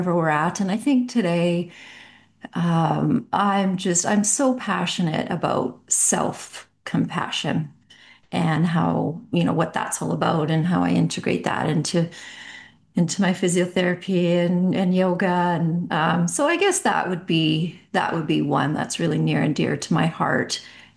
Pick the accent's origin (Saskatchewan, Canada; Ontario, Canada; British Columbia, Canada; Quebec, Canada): Saskatchewan, Canada; I was born and raised in Canada from Saskatchewan.